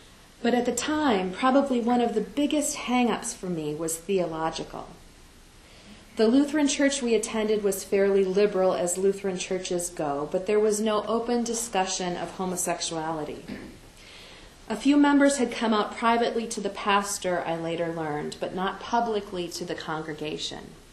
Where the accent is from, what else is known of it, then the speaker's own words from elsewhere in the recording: Rochester, New York, United States; her memorial service was at a Unitarian Universalist church in Rochester, my hometown, the first time I was ever in a UU church.